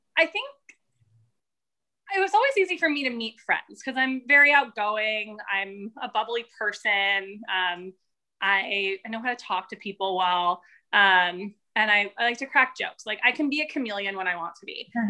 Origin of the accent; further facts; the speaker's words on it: Indiana, United States; also born or lived in New York / Florida / Maryland; I was born in New York and then we lived in Florida. I grew up like for 10 years in Indiana, right outside of Indianapolis. And then we moved to Maryland. So I did half of high school in Maryland and then I stayed there for college.